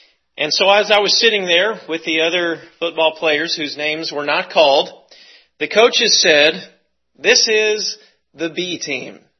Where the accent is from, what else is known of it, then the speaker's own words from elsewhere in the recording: Lee's Summit, Missouri, United States; I grew up in Lee Summit, attended Pleasant Lee Junior High School when I was 13 and 14 years old.